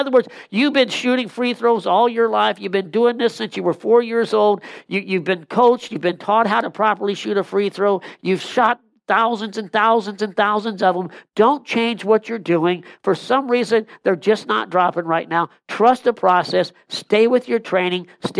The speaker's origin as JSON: {"language": "English", "region": "Illinois", "country": "United States", "said": "from Illinois."}